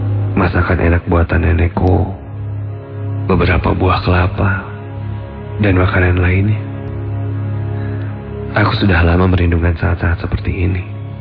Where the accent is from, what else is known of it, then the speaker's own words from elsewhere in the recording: Lampung, Indonesia; now in Bandung, Indonesia; berlibur di rumah nenekku di Lampung, sekedar untuk refreshing dari kepenatan kuliahku itu. Perjalanan dari Bandung ke kampung halamanku